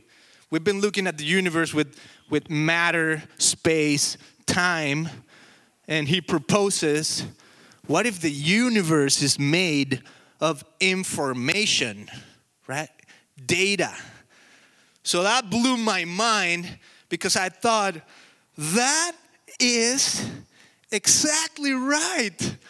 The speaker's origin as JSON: {"language": "English", "country": "Mexico", "lives_now": "United States", "said": "So technically, I'm an alien. I'm from Mexico. And I'm an alien in the United States."}